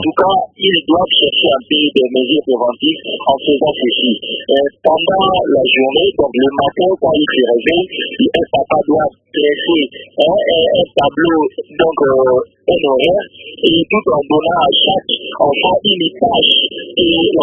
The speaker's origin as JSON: {"language": "French", "town": "Mbandaka", "region": "Équateur", "country": "DR Congo", "tie": "born or raised there", "said": "je sois né congolais et précisément dans la ville de l'Équateur, mais dans la province de l'Équateur, voulais-je dire. En tout cas, ici en Mbandaka"}